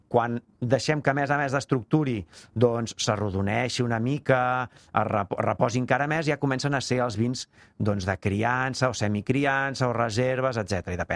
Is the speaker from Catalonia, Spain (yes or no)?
yes; Manresa, Catalonia, Spain; Jo sóc cap de Manresa